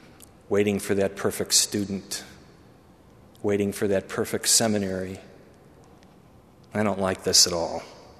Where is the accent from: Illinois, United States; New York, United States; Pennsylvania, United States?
Illinois, United States; Chicago; Now, you should know that I grew up in Chicago, and the closest thing to a mountain that I knew was Mount Sinai Hospital, which wasn't too far from where I was growing up.